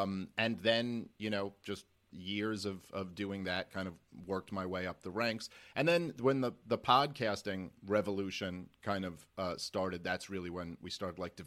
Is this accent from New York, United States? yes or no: yes; Brooklyn, New York, United States; I'm a Jew from Brooklyn, and that was just like the thing to be.